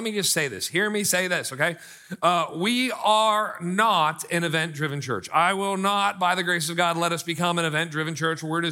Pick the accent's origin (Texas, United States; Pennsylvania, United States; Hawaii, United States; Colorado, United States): Pennsylvania, United States; I grew up in Pennsylvania. There's a place called Butner, though, okay?